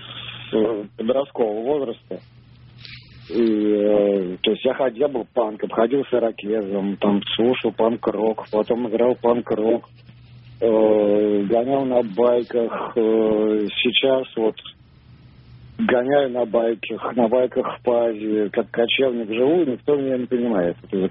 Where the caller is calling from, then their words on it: Phnom Penh, Cambodia; я вам звоню из Пномпеня.